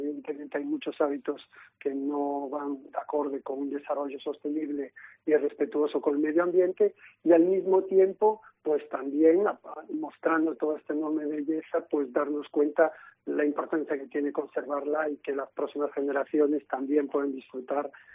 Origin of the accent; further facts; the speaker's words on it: Galicia, Spain; yo siendo gallego, siendo de aquí